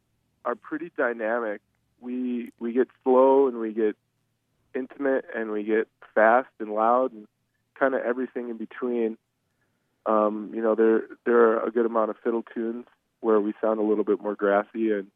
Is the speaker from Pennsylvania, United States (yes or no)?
no; Hutchinson, Minnesota, United States; also born or lived in Duluth; I am not. No, I'm from Hutchinson, but I went to UMD. And then I took a few more years after that to explore Duluth and live there.